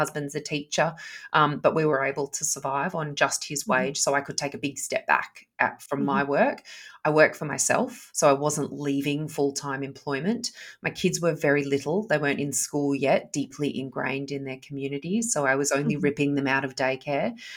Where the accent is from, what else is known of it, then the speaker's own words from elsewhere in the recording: Perth, Western Australia, Australia; moved away as an adult; now in Sydney, Australia; And I was living in Sydney at the time, had been living in Sydney, but I grew up in Perth. So we were on opposite sides of the country.